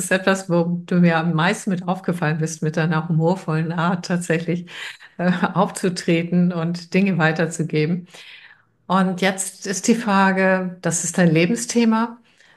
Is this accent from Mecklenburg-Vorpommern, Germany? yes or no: no; Hamburg, Germany; also born or lived in Brandenburg; ich bin nach Hamburg umgezogen, von Brandenburg weg und endlich wieder in meine Heimat.